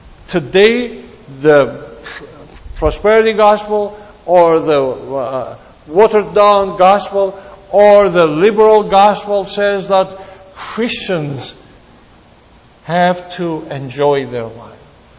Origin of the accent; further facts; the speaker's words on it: Greece; now in Canada; I met my wife here in Canada. She's from Egypt. I'm from Greece.